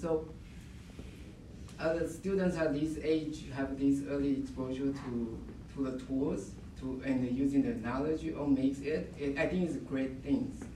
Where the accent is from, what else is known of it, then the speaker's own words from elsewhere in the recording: Taiwan; now in United States; My background is I'm immigrated from Taiwan